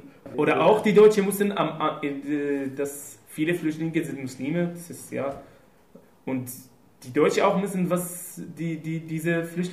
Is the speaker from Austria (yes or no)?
no; Syria; Ein Geruch zum Beispiel vom Nori, es ist was Syrisches. Und dann erinnere ich mich an meine Heimat